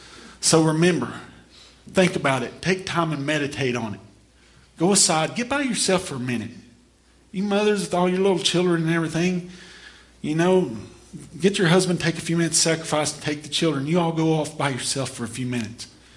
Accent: the South, United States; You know, even though I'm from the South, don't worry, though.

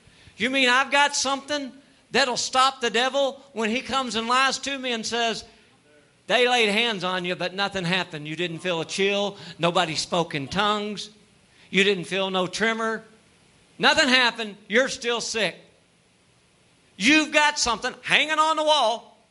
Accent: Kentucky, United States; I'm from Kentucky. We're going to keep this simple.

